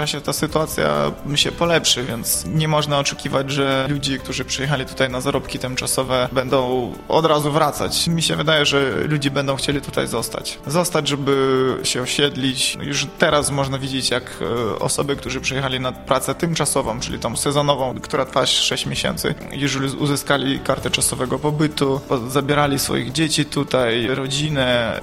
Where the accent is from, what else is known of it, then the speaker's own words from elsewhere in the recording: Kirovohrad Oblast, Ukraine; now in Opole, Poland; jestem z Ukrainy, z obwodu Kirowogrodzkiego, taki centrum Ukrainy. W Opolu pracuję na Uniwersytecie Opolskim.